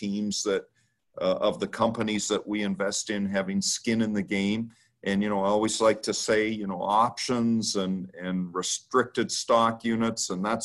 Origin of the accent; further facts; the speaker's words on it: Canada; Now, I'm a Canadian